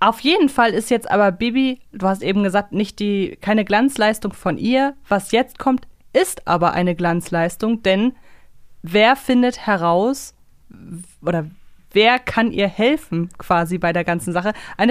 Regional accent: Hamburg, Germany; ich kann das beurteilen als Hamburgerin

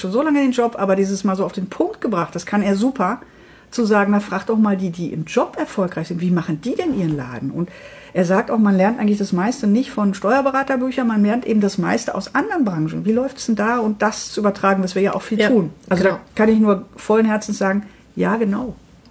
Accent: Dortmund, North Rhine-Westphalia, Germany; Ich komme aus Dortmund.

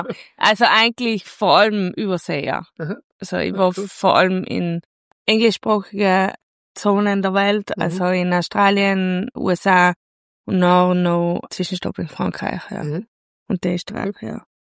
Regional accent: Naturns, South Tyrol, Italy; ich komme aus Natur und aus dem Finchgau.

